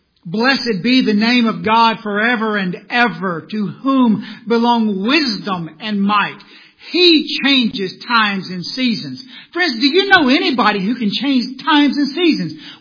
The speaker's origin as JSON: {"language": "English", "region": "the South", "country": "United States", "said": "I'm from the South. We don't have tolls down there."}